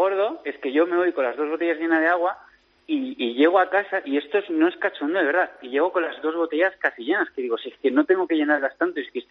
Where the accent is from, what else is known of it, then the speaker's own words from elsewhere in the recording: Tarragona, Catalonia, Spain; No, yo soy de Tarragona